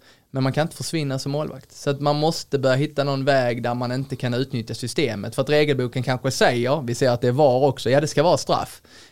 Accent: Netherlands; satt och tittade på den när jag är från Holland.

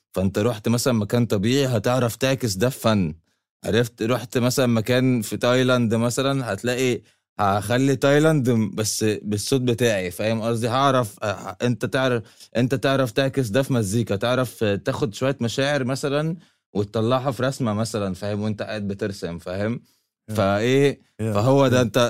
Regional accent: Cairo, Cairo Governorate, Egypt; born there; عايش في مصر في القاهرة، واتولدت في القاهرة

